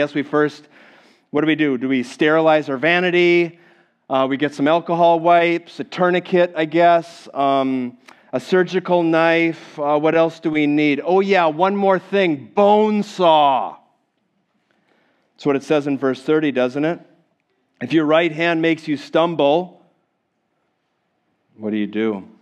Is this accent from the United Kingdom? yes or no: no; Midwest, United States; I grew up in the Midwest. Raise your hand if you grew up in the Midwest. I'm curious. How many of us are there? Yeah. Whoop, whoop. There's a few of us. I grew up in the upper Midwest. And so I was born in the 70s.